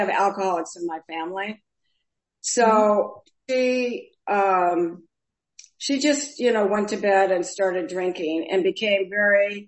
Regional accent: Los Angeles, California, United States; born there; So I was born in Los Angeles, and I'm one of four children.

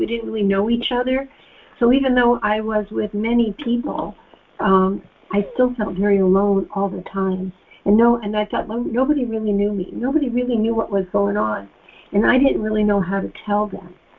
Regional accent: San Francisco, California, United States; born there; I was born in San Francisco, which is a big city.

